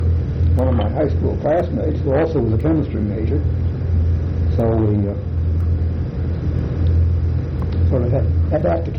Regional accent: Winnetka, Illinois, United States; I grew up in Winnetka.

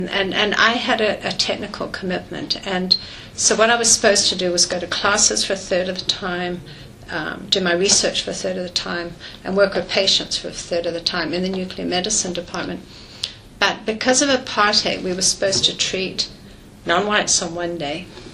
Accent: New Zealand; born there; also born or lived in South Africa; Oh, okay. I was born in New Zealand.

